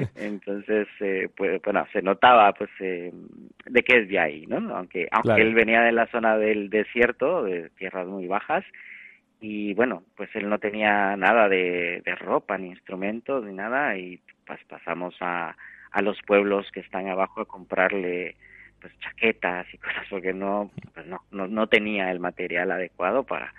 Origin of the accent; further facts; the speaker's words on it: Guatemala; en mi tierra, en Guatemala, también la hay